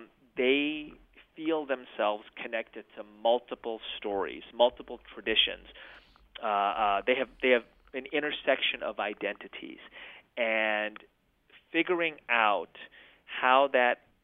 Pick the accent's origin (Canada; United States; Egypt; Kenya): United States; I'd go to a different circle and say everybody wanted to ignore me being Muslim, but they embraced me being American.